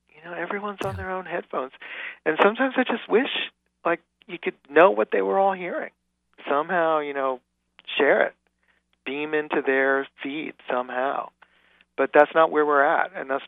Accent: New York City, New York, United States; I grew up in New York City in the 70s.

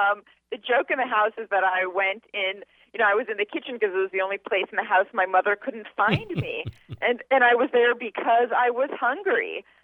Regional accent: Los Angeles, California, United States; Like, I grew up in Los Angeles

